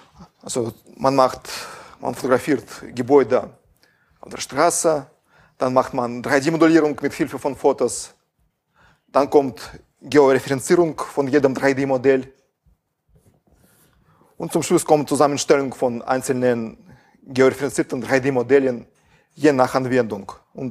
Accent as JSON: {"language": "German", "country": "Russia", "second_language": "German", "said": "Ich komme aus Russland. Ich hoffe, dass Sie mein Deutsch verstehen werden."}